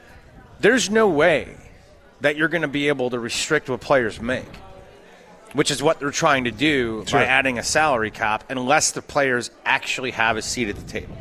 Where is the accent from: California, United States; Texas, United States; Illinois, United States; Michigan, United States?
Illinois, United States; So I grew up in Chicagoland.